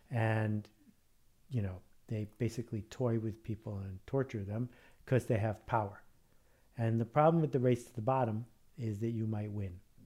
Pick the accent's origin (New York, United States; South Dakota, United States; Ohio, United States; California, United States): New York, United States; Buffalo; I think about winning the parent lottery, growing up in Buffalo, New York.